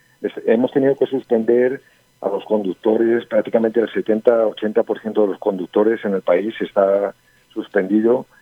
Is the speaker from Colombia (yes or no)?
yes; Colombia; somos todos empresarios colombianos.